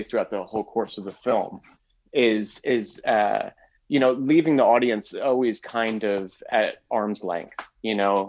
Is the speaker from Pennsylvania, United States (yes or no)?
yes; Pennsylvania, United States; happened at my school growing up in Pennsylvania.